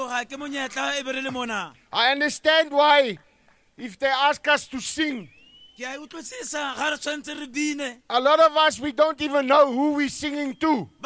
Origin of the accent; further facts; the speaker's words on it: George, Western Cape, South Africa; I am from George.